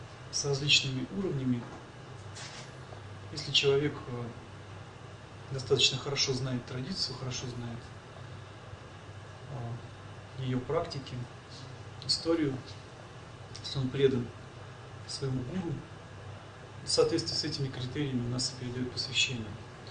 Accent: Russia; Есть еще я из России

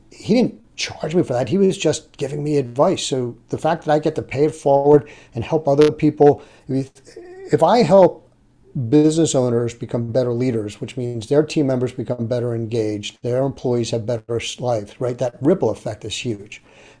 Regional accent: Philadelphia, Pennsylvania, United States; I'm from the Northeast.

